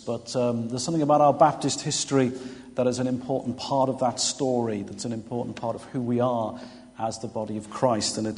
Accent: England, United Kingdom; now in Wales; sometimes as an Englishman, I find myself having to defend North Wales against South Wales as much as anybody.

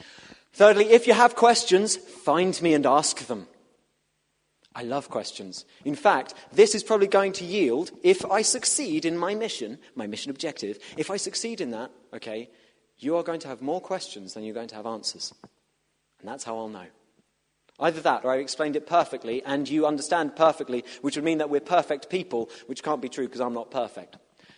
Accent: South East England, United Kingdom; I'm from City Morning, Kent, the southeast of England. Originally came up here to do my degree

